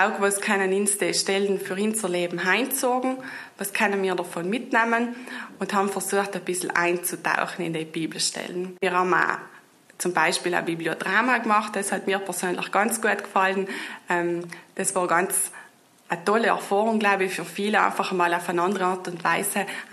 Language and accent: German; Kurtatsch, Trentino-Alto Adige, Italy; ich bin aus Kurtatsch, bin 35 Jahre alt